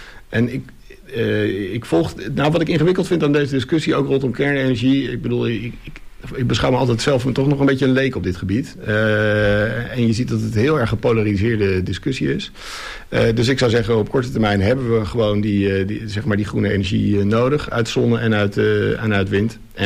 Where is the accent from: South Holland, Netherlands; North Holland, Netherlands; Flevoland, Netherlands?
Flevoland, Netherlands; Almere; ik kom uit Almere, dus dan groei je toch op met Ajax om de hoek.